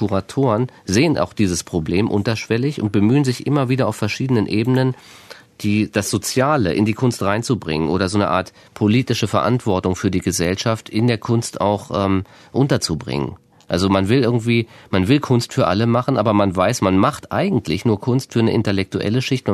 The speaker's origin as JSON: {"language": "German", "town": "Kassel", "region": "Hesse", "country": "Germany", "tie": "born or raised there", "said": "es ist ein Buch über meine Heimatstadt Kassel und die gilt als die hässlichste Stadt westlich Sibiriens"}